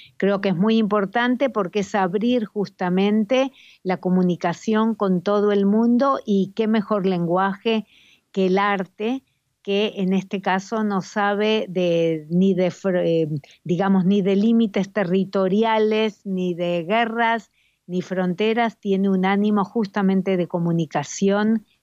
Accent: Argentina; para mí como argentina, muy argentina y también muy judía

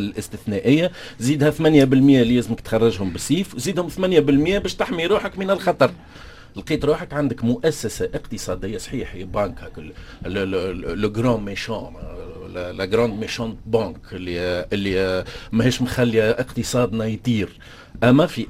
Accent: Tunisia; هذا هو اللي حاصل عندنا في تونس.

